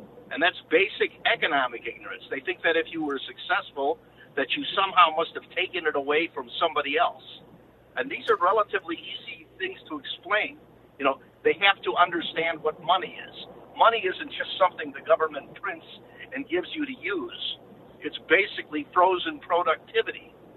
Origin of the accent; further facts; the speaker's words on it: Hawthorne Woods, Illinois, United States; now in Las Cruces, United States; I'm previously from Hawthorne Woods. I made the jump to hyperspace and got the hell out of Illinois.